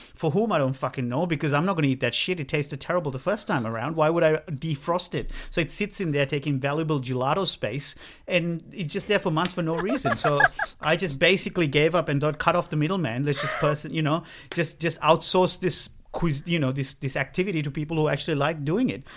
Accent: Sri Lanka; moved away as an adult; growing up in Sri Lanka for 19 years

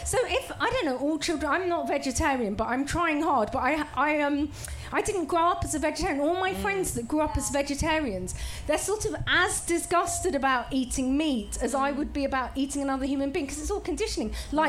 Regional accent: Bangladesh; I'm from Bangladesh, so I'm not lying, I'm not from India.

